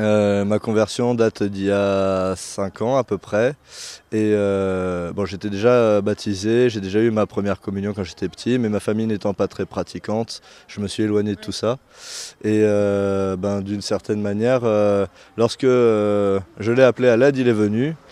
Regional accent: Orleix, Occitanie, France; je viens d'Orlex, je fais partie de la paroisse Sémé à Coréan

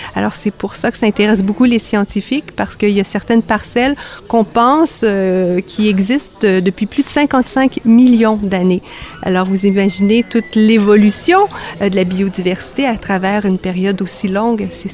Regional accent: Montreal, Quebec, Canada; Oui, je suis québécoise, je suis de Montréal.

